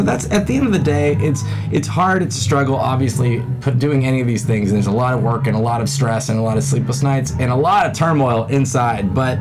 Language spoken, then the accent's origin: English; Texas, United States; I grew up Jewish in Texas, and so to have people like be so loud about it, was awesome.